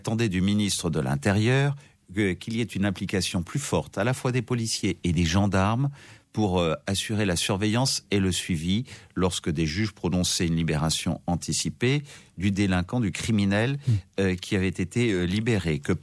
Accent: France; je suis un Français comme les autres

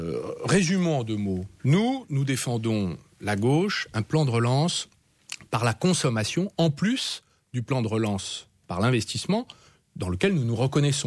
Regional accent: France; Nous sommes Européens, puisque nous sommes Français.

